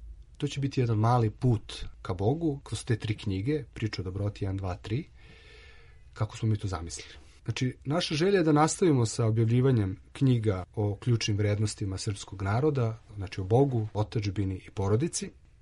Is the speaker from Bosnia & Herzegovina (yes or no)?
no; Serbia; Ako želimo da ovde opstanemo kao Srbi, a ne kao neki treći